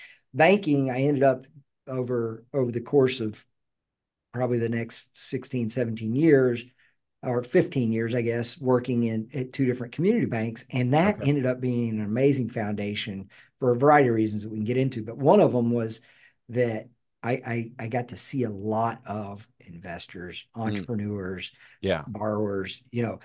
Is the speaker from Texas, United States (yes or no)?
yes; Dallas, Texas, United States; I grew up in the Dallas area, knew that we knew that we wanted to move back to Texas.